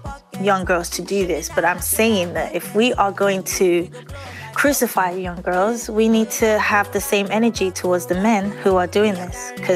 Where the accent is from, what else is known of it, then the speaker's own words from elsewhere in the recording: Nigeria; I'm from Nigeria, and many years ago, like 10 years, 15 years ago, it wasn't cool to want to be a musician.